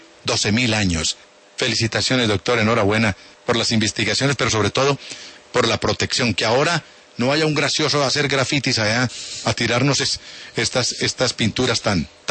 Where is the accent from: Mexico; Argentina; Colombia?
Colombia; Coffee Region; born there; Mi tierra, yo nací allá.